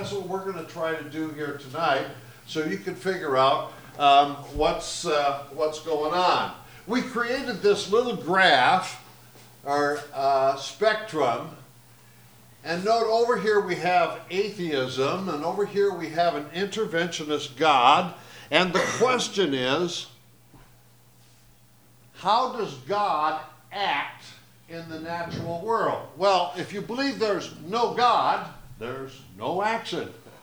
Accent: Berkeley, California, United States; Well, I come from Berkeley

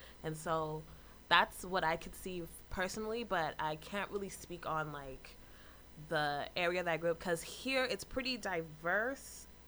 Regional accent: California, United States; I grew up here in the Bay Area.

